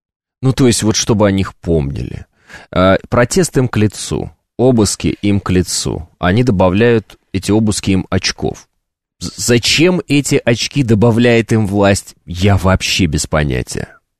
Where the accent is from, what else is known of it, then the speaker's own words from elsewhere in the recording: Moscow, Russia; Вот ты из Питера, я из Москвы.